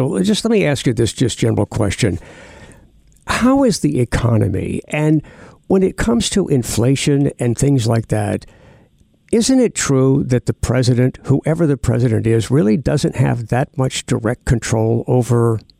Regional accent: United States; And as an American, I resent that.

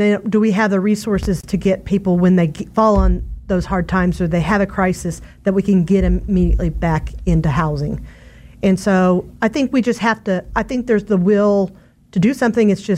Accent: Oklahoma, United States; now in Kansas, United States; So I'm originally from Oklahoma, and I'm clergy. I met my husband in grad school, and he brought me back to Kansas.

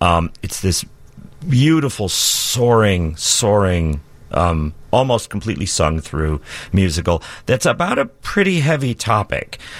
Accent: Midwest, United States; First of all, I'm a Midwesterner

